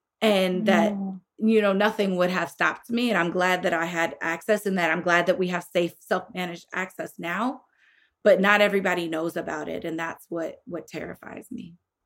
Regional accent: Illinois, United States; Like, in my home state of Illinois, where they changed the law, right?

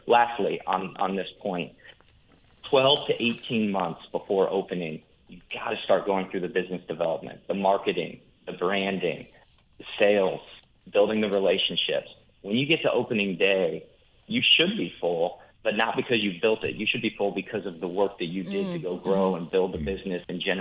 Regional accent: Iowa, United States; I'm from Iowa originally, so I love the movie Field of Dreams.

